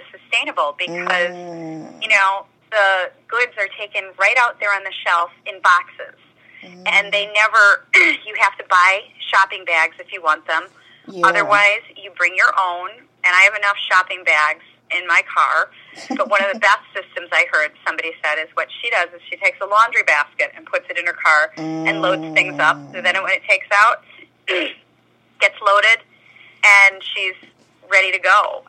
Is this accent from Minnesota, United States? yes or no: no; Illinois, United States; The next couple stores expanded in the Midwest, and I grew up in the Chicago suburbs.